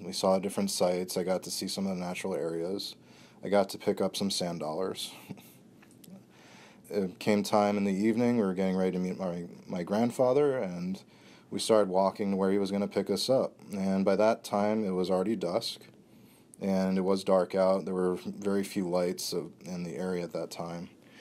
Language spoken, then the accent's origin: English; Hollywood, Florida, United States; I grew up in Hollywood, Florida. My grandparents at that time lived in Miami Gardens.